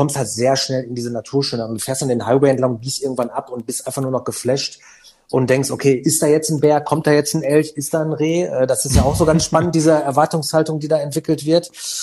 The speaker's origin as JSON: {"language": "German", "country": "Germany", "said": "dann bin ich lieber oberflächlich als gar nicht freundlich, wie wir manchmal auch sein können als Deutsche."}